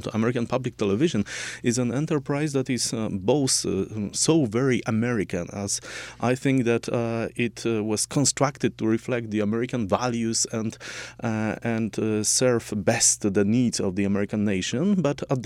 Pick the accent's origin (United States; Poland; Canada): Poland; English is a second language; moved away as an adult; I came from Poland to teach a whole semester at Utica College